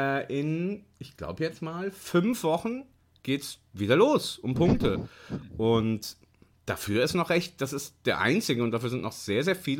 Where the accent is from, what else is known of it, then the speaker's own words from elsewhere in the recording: North Rhine-Westphalia, Germany; Ich komme aus der Nähe von Paderborn